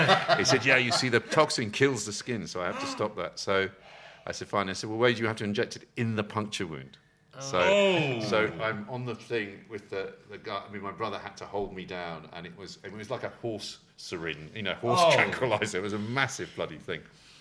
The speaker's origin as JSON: {"language": "English", "region": "England", "country": "United Kingdom", "said": "So I go, and being very English"}